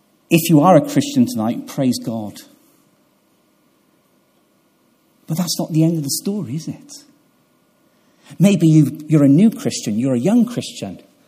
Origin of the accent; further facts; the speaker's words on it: Gloucester, South West England, United Kingdom; In Trinity Baptist Church, where I grew up in Gloucester